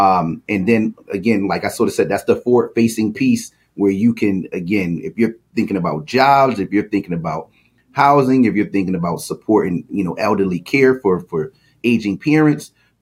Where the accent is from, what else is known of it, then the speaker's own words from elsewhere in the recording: Hartford, Connecticut, United States; Because again, I'm from Hartford myself. I've grown up here.